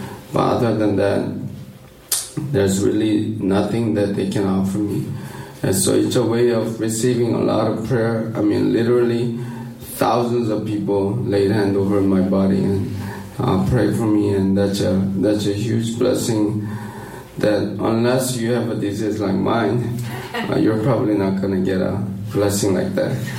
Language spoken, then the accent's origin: English; Romania; So I grew up in Romania, Eastern Europe.